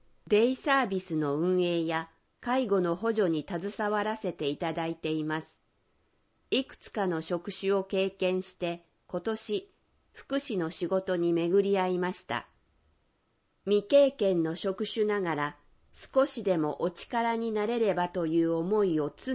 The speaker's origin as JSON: {"language": "Japanese", "town": "Yokkaichi", "region": "Mie", "country": "Japan", "tie": "born or raised there", "said": "地元四日市で働けることを嬉しく思いながら"}